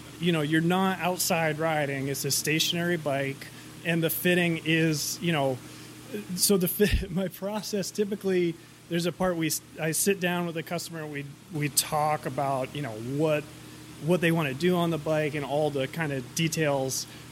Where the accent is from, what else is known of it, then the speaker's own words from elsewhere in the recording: Rhode Island, United States; now in Western Massachusetts, United States; I'm from Rhode Island originally, even though I'm all about Western Mass.